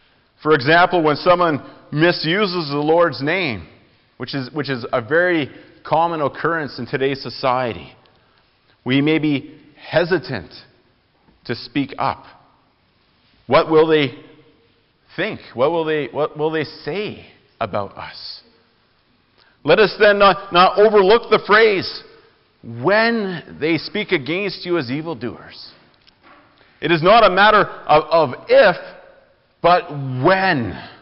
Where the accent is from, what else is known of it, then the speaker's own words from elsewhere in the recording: Canada; As Canadian citizens, we may travel to other countries such as Australia or the States or Mexico.